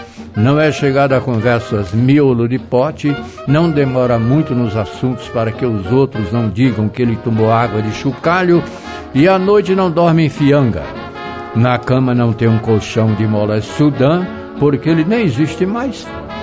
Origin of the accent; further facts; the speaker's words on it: Fortaleza, Ceará, Brazil; Olha, eu sou cearense daqueles da Fortaleza Antiga, eu não nego